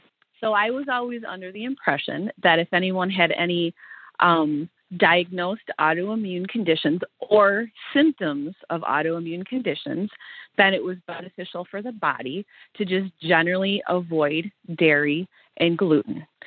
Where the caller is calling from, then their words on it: New York, United States; I'm calling from Western New York.